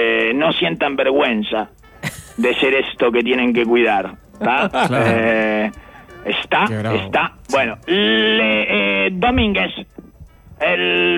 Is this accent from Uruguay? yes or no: yes; Uruguay; porque soy uruguayo